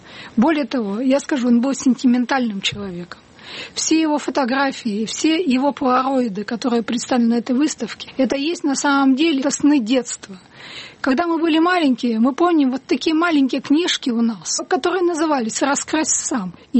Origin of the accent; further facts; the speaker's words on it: Russia; Он знал, что я из России.